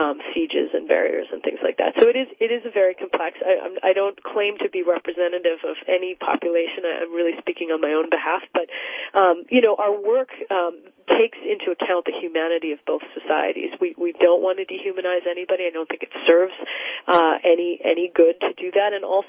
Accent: Montreal, Quebec, Canada; born there; also born or lived in Israel; I was born actually in Montreal. My father is Israeli and lives in Israel.

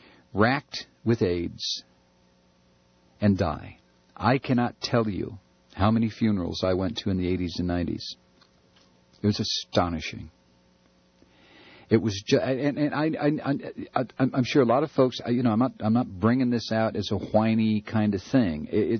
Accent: Toledo, Ohio, United States; teenage boy growing up in Toledo, Ohio in the 50s

